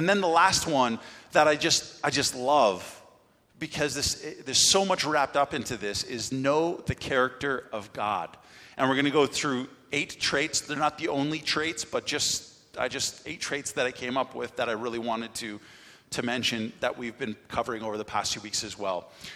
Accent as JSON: {"language": "English", "town": "Markdale", "region": "Ontario", "country": "Canada", "tie": "born or raised there", "said": "And I grew up in Markdale."}